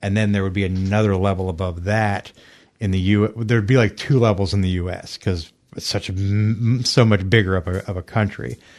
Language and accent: English; United States; now in New Zealand; I got a coming from the US, I know like